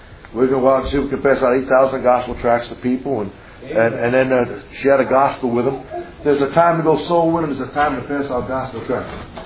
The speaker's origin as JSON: {"language": "English", "town": "Valley Stream", "region": "New York", "country": "United States", "tie": "born or raised there", "said": "I grew up in Valley Stream. And went to South High School, graduated 1963."}